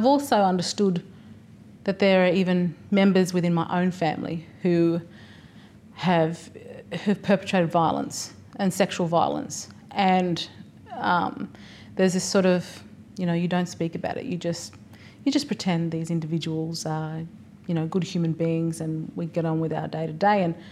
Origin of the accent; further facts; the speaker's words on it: Darwin, Northern Territory, Australia; born there; I was born in Darwin in 1981. My parents were working as teachers on Melville Island and the Tiwi Islands at the time. So I guess for me, as a Warlpiri woman, because my mother's Warlpiri